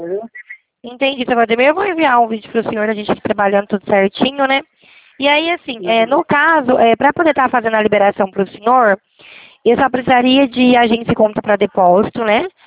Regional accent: Sumaré, São Paulo, Brazil; eu sou aqui da cidade de Sumaré

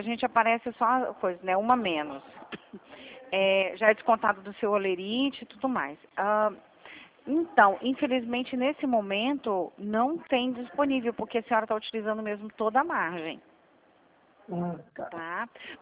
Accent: Espírito Santo, Brazil; now in Mogi Guaçu, Brazil; Eu tô no interior de São Paulo, mas eu sou capixaba, viu?

